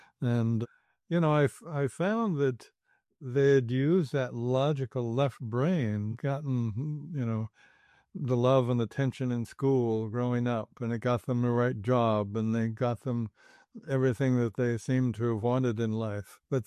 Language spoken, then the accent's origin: English; Northwest, United States; because I grew up in the Northwest, you know, clamoring through the woods and playing and everything.